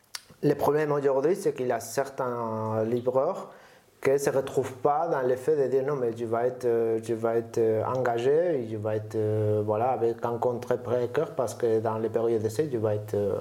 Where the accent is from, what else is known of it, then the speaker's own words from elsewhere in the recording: Spain; French is a second language; je suis espagnol, tu le sais bien.